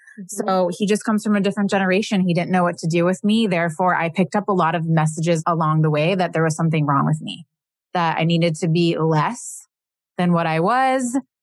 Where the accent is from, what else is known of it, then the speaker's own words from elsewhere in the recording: Midwest, United States; So for me, let's see, I grew up in the Midwest. I have absolutely no sisters.